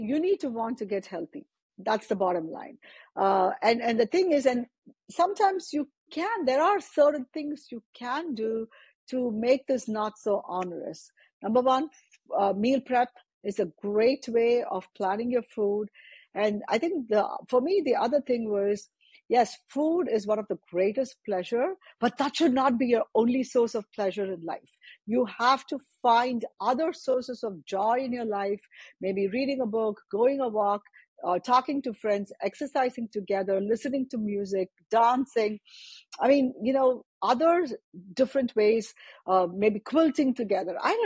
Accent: India; I grew up in India

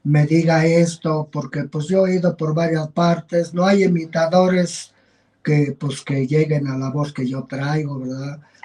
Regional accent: Xicoténcal, Tlaxcala, Mexico; born there; Yo soy nacido allá en Xicoténcal, uno.

